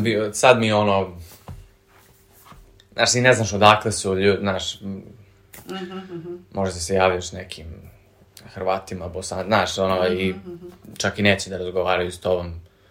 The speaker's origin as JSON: {"language": "Serbian", "country": "Serbia", "lives_now": "United States", "said": "Da, ono. Interesantno je, tamo sam Srbin, ovde sam Amerikanac."}